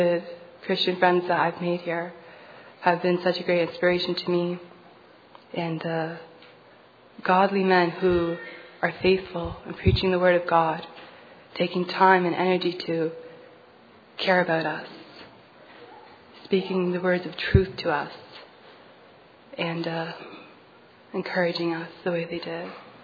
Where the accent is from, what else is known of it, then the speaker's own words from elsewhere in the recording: Ontario, Canada; I'm from Ontario, Canada.